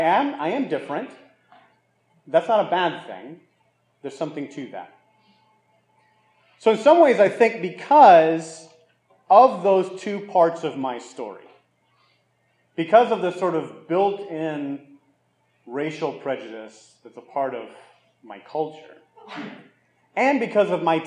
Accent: Miami, Florida, United States; I think growing up in Miami, because you're just sort of, you know, everybody was Cuban in Miami, right?

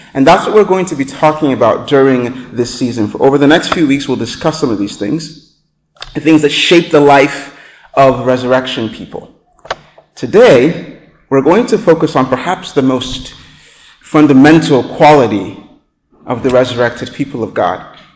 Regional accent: Nigeria; So I grew up in Nigeria. I grew up in a Christian home.

